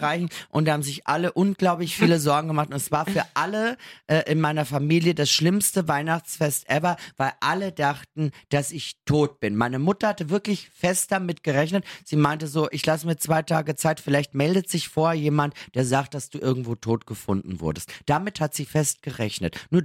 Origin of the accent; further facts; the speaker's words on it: Austria; ich als Österreicherin